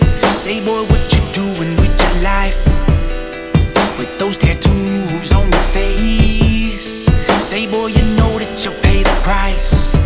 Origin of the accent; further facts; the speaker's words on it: Bible Belt, United States; But I grew up in the Bible Belt.